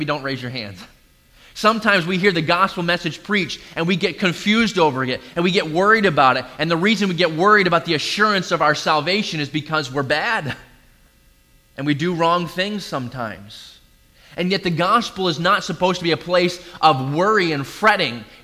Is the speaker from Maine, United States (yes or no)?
yes; Maine, United States; moved away as an adult; also born or lived in Wisconsin; Originally, I grew up in Maine. That's where I came from. Then moved to Wisconsin, where I got married there, went to Bible college